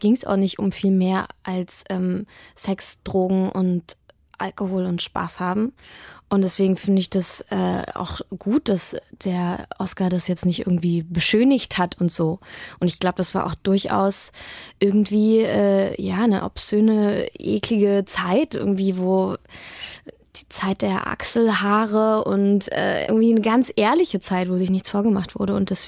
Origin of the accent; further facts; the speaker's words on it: Köpenick, Berlin, Germany; Also ich bin jetzt 22 und ich lebe erst seit 4 Jahren richtig in der Stadt und ich bin groß geworden in Köpenick. Also ich bin total behütet groß geworden